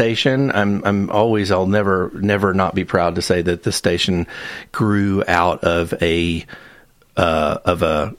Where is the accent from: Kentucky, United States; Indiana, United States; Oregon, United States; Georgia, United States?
Kentucky, United States; Owensboro; I am originally from Western Kentucky. I'm from Owensboro.